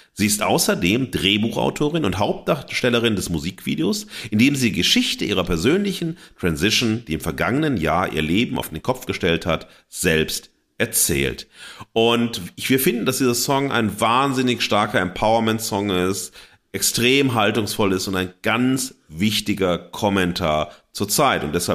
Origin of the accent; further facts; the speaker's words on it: Xanten, North Rhine-Westphalia, Germany; ganz in der Nähe da, wo ich groß geworden bin, in Xanten am Niederrhein.